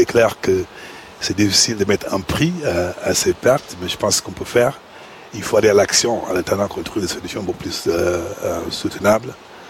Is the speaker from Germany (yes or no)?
no; Senegal; Mais d'abord, en tant que Sénégalais, j'ai une réaction purement émotionnelle